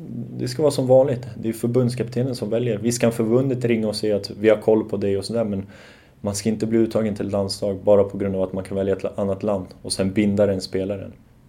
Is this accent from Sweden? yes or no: yes; Sweden; born there; Jag är född i Sverige och det är ändå mitt land, så att säga.